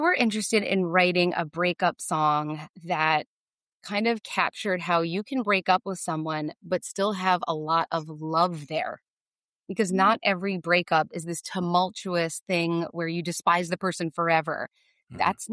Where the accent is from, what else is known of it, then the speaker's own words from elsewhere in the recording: New Jersey, United States; My two bandmates grew up in Pennsylvania. I grew up in New Jersey.